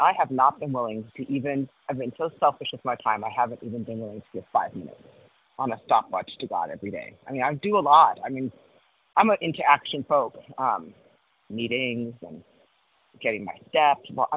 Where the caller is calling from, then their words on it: Cody, Wyoming, United States; from Cody, Wyoming